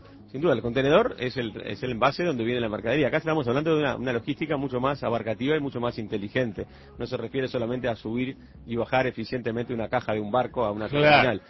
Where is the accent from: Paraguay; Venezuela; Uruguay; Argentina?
Uruguay; somos uruguayos, nacimos acá y nos fuimos formando aquí.